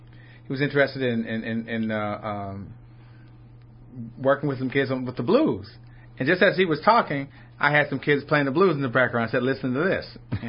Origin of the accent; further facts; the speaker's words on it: Los Angeles, California, United States; I'm from Los Angeles, and actually, I just walked in school